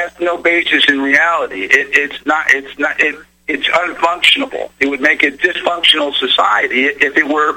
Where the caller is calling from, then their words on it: Valley Forge, Pennsylvania, United States; Good, thank you very much. I'm calling from Valley Forge.